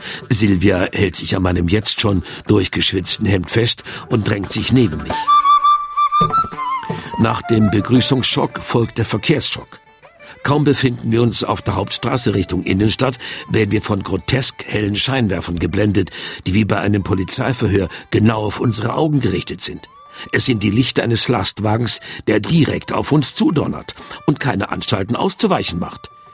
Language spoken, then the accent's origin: German; Switzerland; ich bin ein in der Schweiz geborener Schweizer.